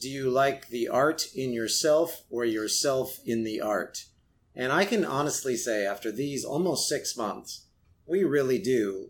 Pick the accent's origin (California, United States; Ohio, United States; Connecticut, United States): California, United States; sending a shout out to everyone in my home state of California, especially Northern California where I'm from.